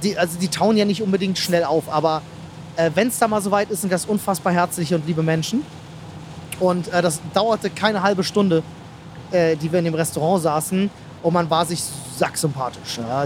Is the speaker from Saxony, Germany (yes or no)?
no; Berlin, Germany; als Berliner